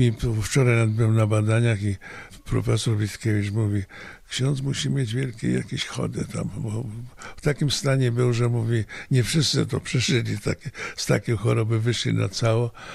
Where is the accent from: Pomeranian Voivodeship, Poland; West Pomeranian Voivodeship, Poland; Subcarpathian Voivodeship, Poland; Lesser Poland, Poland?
Subcarpathian Voivodeship, Poland; Sanok; now in Wrocław, Poland; w tym roku mija 60 lat, jak przyjechałem do Wrocławia na studia, bo pochodzę z Bieszczad, z Sanoka.